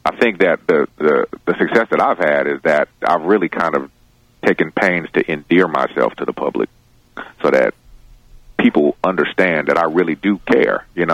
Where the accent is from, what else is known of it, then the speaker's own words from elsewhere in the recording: California, United States; because I'm from the Bay Area out here in California.